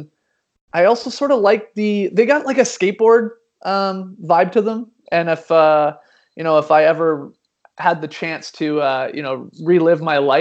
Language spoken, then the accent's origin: English; Ontario, Canada; as a Canadian, I'm one of those very weird Canadians that did not grow up playing hockey, even though I'm from small town Ontario and hockey is a way of life.